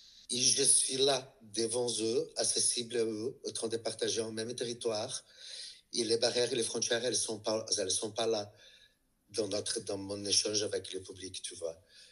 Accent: Brazil; même si je joue sur le fait que je suis brésilien

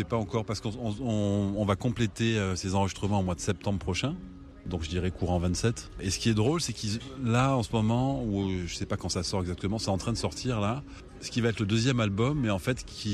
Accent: Provence-Alpes-Côte d'Azur, France; Moi, j'ai grandi en Provence avec un papa iranien et une maman française

